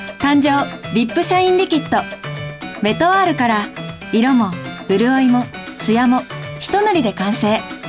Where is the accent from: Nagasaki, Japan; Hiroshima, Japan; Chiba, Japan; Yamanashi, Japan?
Hiroshima, Japan; born there; also born or lived in Hokkaido; 一番長く住んだ土地は北海道ですが、生まれは広島県です。広島のお好み焼きは絶品じゃけんね。